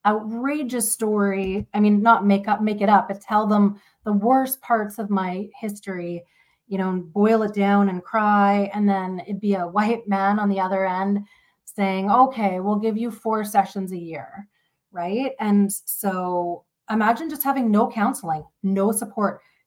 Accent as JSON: {"language": "English", "country": "Canada", "said": "we're at this amazing place in this juncture of, you know, being Canadian"}